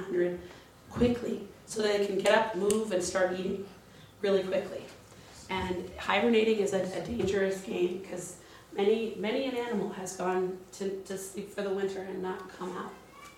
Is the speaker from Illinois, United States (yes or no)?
no; California, United States; when I grew up in California, I would always go to the edge of the beach and just sit out on the jetty